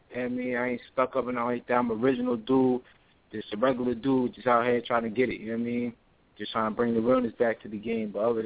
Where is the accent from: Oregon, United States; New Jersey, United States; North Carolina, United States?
New Jersey, United States; Asbury Park; I'm originally from Asbury Park, New Jersey, you know what I mean?